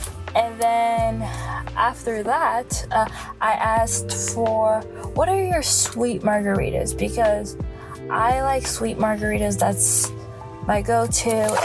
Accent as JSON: {"language": "English", "country": "Canada", "said": "I'm very into maple syrup. I am Canadian."}